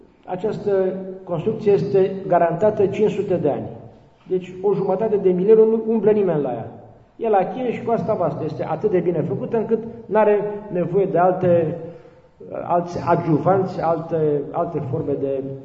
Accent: Bucharest, Romania; sunt bucureștean jet pe jet, născut, crescut, copil cu cheia de gât la bloc.

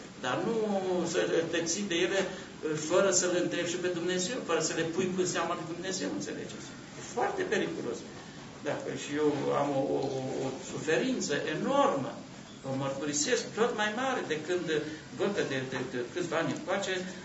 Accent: Romania; ca și creștin, ca și român, ca și creștin, ortodox, născut, trăscuți, uite, până la vârsta asta, în țara asta

